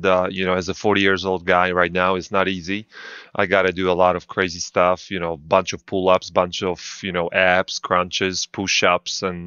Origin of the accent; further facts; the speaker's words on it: Łódź, Łódź Voivodeship, Poland; English is a second language; I'm in Poland right now. I'm in my city, Łódź, right on the middle of Poland.